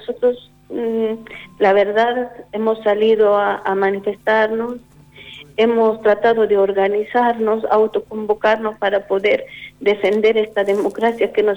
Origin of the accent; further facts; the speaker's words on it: Potosí, Bolivia; born there; Yo nací en Potosí. Ajá. Potosí, Bolivia.